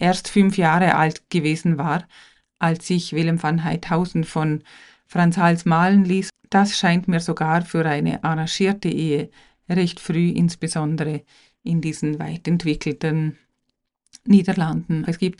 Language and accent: German; Liechtenstein; ich als Liechtensteiner Kunsthistorikerin bedauere natürlich, dass es nicht mehr in Liechtenstein ist